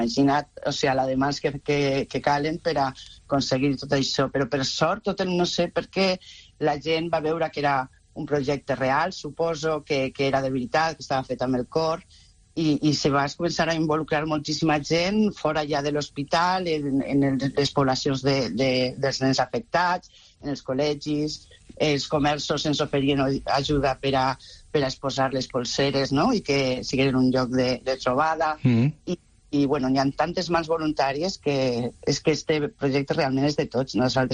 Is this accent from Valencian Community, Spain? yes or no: yes; Benicarló, Valencian Community, Spain; nosaltres som de Benicarló, de la província de Castelló.